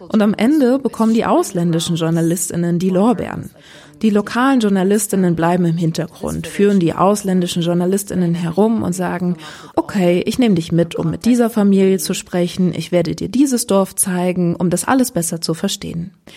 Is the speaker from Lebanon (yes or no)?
yes; Lebanon; Aber ich bin Libanesin und das wissen sie eigentlich auch.